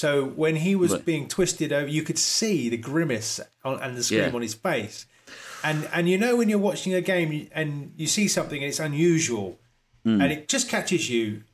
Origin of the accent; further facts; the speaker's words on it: Ealing, London, United Kingdom; Also, I grew up in Ealing.